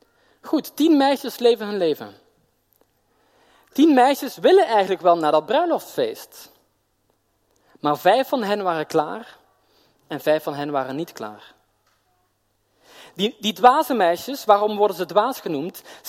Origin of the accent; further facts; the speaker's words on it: Belgium; ik kom uit België, maar voor mij komt toch dat moment in Nederland.